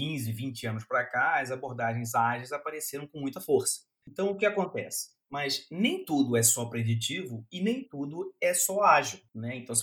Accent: Brazil; now in Braga, Portugal; eu sou brasileiro, não sou daqui de Portugal, mas moro aqui em Portugal, em Braga, há 2 anos e meio

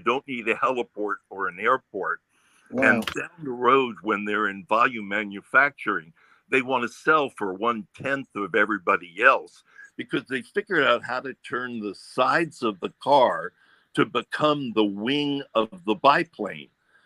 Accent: Washington, District of Columbia, United States; So, you know, I grew up in Washington, D.C., and I'm there every

